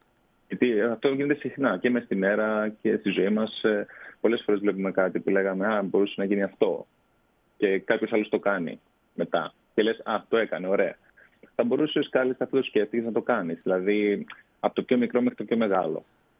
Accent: Cyprus; born there; Κοιτάξτε, πρώτον είμαι Έλληνας, γεννήθηκα στην Κύπρο.

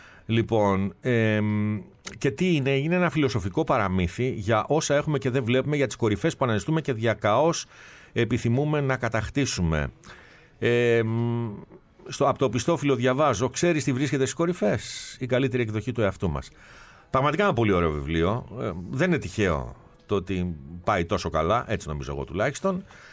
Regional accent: Peloponnese, Greece; Έλα, ρε, η πατρίδα μου! Δίπλα στο χωριό μου!

